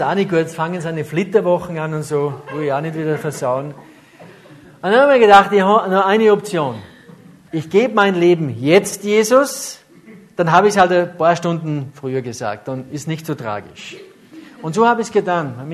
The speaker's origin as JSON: {"language": "German", "town": "Ramsau", "region": "Styria", "country": "Austria", "tie": "born or raised there", "said": "ich bin ja in der Ramsau aufgewachsen, da in der evangelischen Kirche, die ist extrem konservative Kirchengemeinde."}